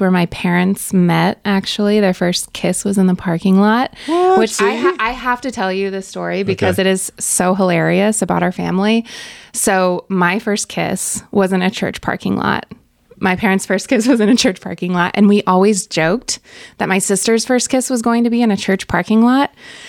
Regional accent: Minnesota, United States; also born or lived in Oklahoma / Chicago; But I was born in Oklahoma, but mm-hmm. I grew up, I say I'm half Northern, half Southern, because I grew up in Minnesota.

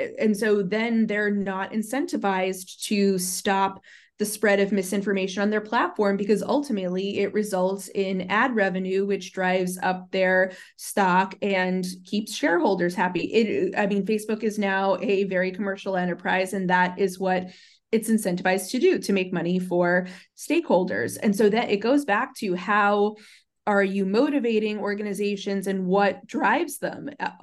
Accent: United States; given my status as an American living in Washington, D.C.

